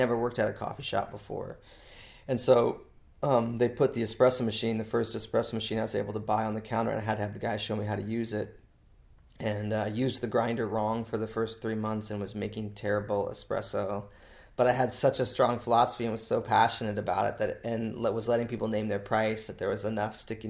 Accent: Lake Mary, Florida, United States; also born or lived in St. Louis, United States / Denver, United States; I grew up in Lake Mary, so I was in Lake Mary outside, right outside of Orlando all of my, like, from as long as I could remember through high school.

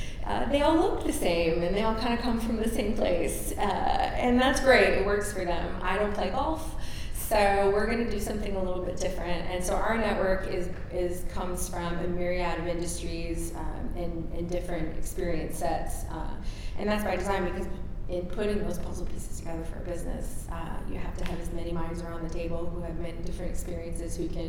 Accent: Chicago, Illinois, United States; I'm originally from Chicago and started my career at Arthur Andersen doing consulting and audit and advisory work.

